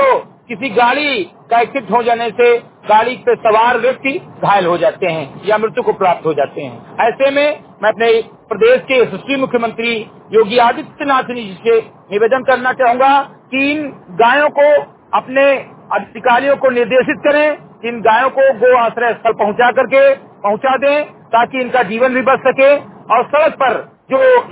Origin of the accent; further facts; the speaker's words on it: Chandragarhi, Uttar Pradesh, India; ग्राम सभा चंद्रगढ़ई विकासखंड मेनपुरवा जनपद बहराइच का मूल निवासी हूं